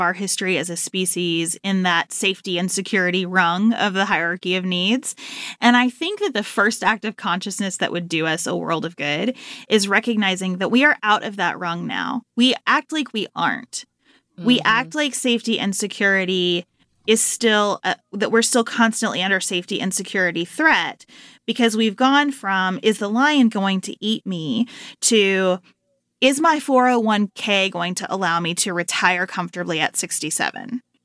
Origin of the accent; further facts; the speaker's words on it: Livermore, Kentucky, United States; I went to the library in Livermore, Kentucky, where I grew up. Population, about 1,500. I always tell people, two banks, one grocery store, zero stoplights. That's Livermore.